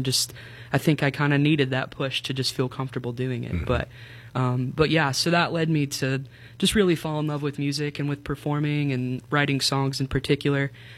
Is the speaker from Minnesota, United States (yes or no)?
no; Dayton, Ohio, United States; also born or lived in Chattanooga; now in Butler, United States; so I'm originally from Dayton, Ohio. That's where I grew up.